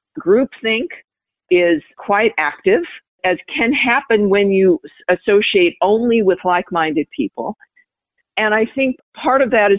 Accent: Los Angeles, California, United States; now in New York City, United States; I moved to New York City from Los Angeles in the fall of 2014. So for me, as a native Los Angelina, it was very different.

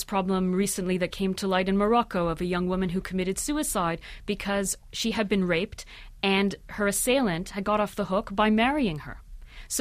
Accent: Canada; I am half Egyptian. Most of my family live in Egypt. I'm Muslim. But I grew up in Canada

